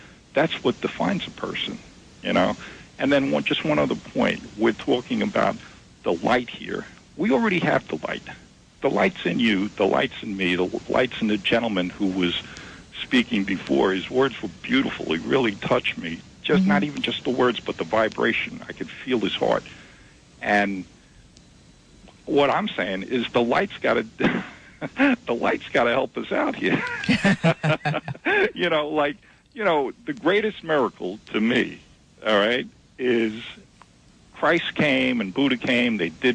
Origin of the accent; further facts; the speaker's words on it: New York, United States; I grew up in Queens, you know, and with and it was a very multiracial neighborhood.